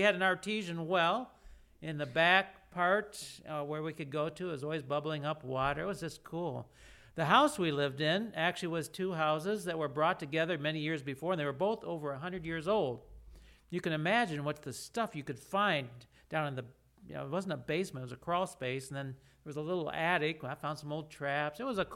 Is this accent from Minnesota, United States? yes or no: no; Michigan, United States; I grew up in Michigan, not too far from here.